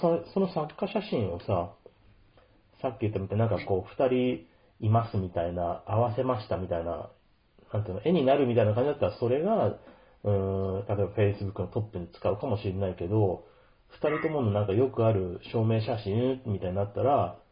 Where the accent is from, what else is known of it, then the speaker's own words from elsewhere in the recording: Osaka, Japan; born there; 俺、実際に生まれたのは大阪なんだけどさ。